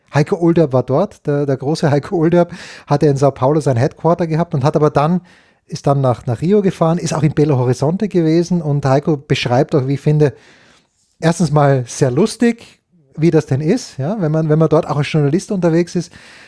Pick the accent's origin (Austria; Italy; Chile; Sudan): Austria; ich Dolm als Österreicher